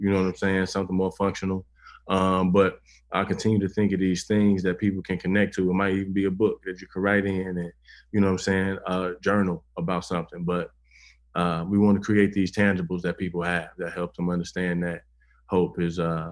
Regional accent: Chicago, Illinois, United States; I'm when I go out of town, I say, you know what I'm saying, I'm from Chicago.

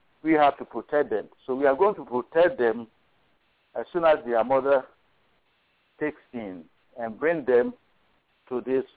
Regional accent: Ghana; I'm starting the ministry or the project in my hometown, which is in Ghana, before we spread it out to other communities.

